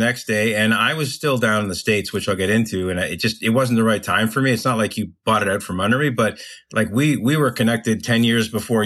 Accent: Toronto, Ontario, Canada; But my background, I grew up in Toronto

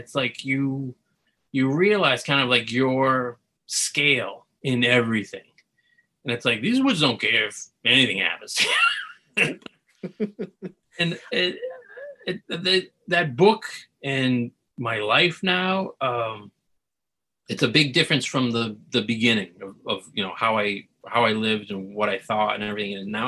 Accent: Haverhill, Massachusetts, United States; But I feel like growing up in Haverhill, I always wanted to go to Boston. And then once I was in Boston, I was like, I kind of want to go to New York.

